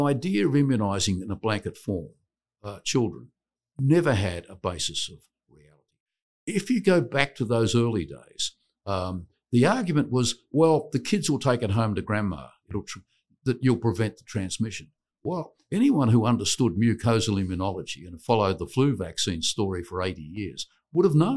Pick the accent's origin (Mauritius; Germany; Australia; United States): Australia; I'm actually from Australia.